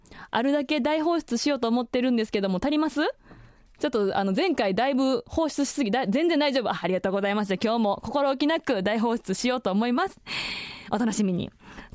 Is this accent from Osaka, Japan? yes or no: yes; Osaka, Japan; now in Sendai, Japan; 例えばまあ私の故郷の大阪であったりとか、そういうところをこうつなぐ活動みたいなのをね、していきたいなと思ってるんです。